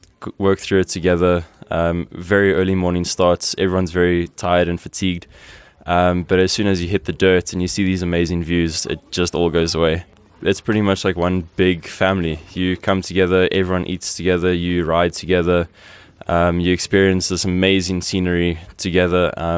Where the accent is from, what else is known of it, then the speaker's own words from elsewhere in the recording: South Africa; I'm from Team South Africa.